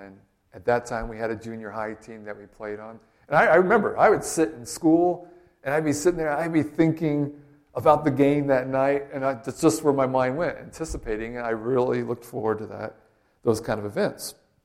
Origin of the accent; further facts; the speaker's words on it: Louisiana, United States; and I grew up in Louisiana, so buttermilk biscuits.